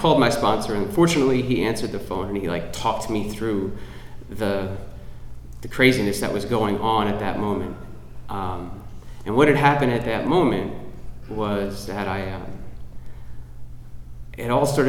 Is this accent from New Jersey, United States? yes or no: yes; New Jersey, United States; I'm from New Jersey. It's a terrible place to be from. It's literally the worst, maybe besides Ohio. Not with pride, but I was from there. Right outside of New York City, I'm from a working class family.